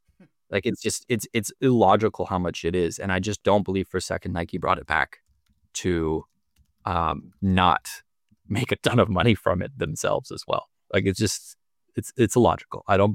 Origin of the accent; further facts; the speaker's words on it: Canada; And I'm just making sure, as a Canadian, the price I'm seeing here is not shipped to Canada with tariffs and all that stuff.